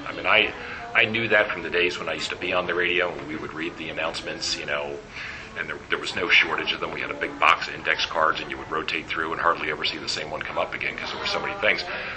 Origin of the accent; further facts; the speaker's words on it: New Jersey, United States; I grew up in New Jersey, probably about a half an hour outside of New York City, which is where I went to school.